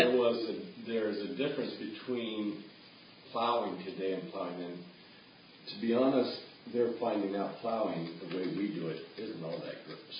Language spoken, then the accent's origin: English; Missouri, United States; We're from Missouri and the rocks are here.